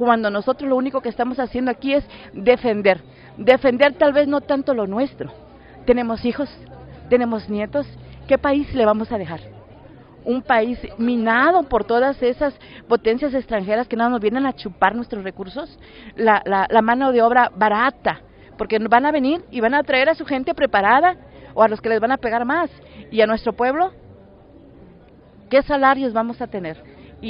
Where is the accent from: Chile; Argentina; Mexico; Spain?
Mexico; Chiapas; Nosotros venimos de Chiapas, donde tenemos diversidad de etnias